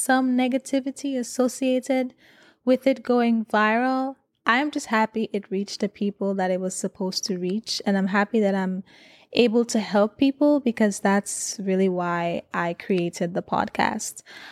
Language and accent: English; St. Lucia; I grew up in St. Lucia, for those of you who don't know. So we call it primary school.